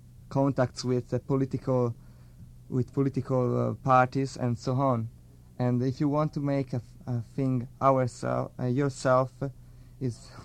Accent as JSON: {"language": "English", "town": "Florence", "region": "Tuscany", "country": "Italy", "second_language": "English", "said": "Very well. And we are five guys from Florence, yeah."}